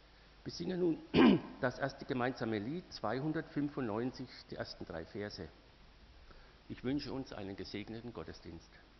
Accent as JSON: {"language": "German", "town": "Kleinlangheim", "region": "Bavaria", "country": "Germany", "also_born_or_lived": "Albertshofen", "said": "ich bin Lektor und komme aus Kleinlangheim. Aber ich bin hier in Albertshofen geboren."}